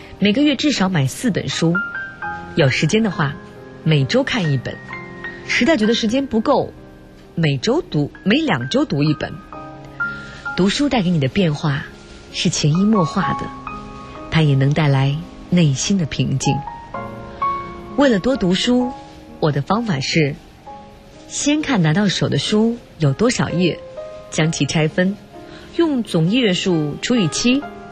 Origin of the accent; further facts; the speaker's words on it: northern China, China; 我是北方人，以前口味偏重好吃肉